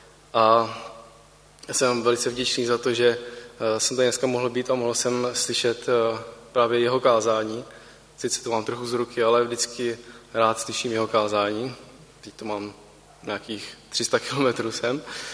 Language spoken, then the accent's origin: Czech; Zlín, Zlín Region, Czechia; Já bych se trochu představil, tak jsem ze Zlína